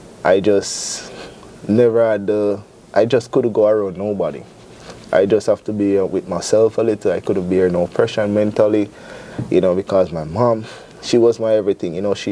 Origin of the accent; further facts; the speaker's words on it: Jamaica; now in Syracuse, United States; First of all … I'm originally from Jamaica. And I moved to Syracuse in 2018 to stay with my uncles and wife.